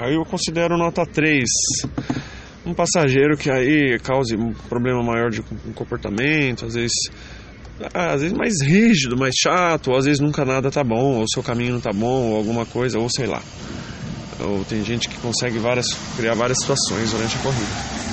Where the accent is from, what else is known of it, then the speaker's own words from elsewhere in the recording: Rio Claro, São Paulo, Brazil; mas eu sou da cidade aqui de Rio Claro, São Paulo, né?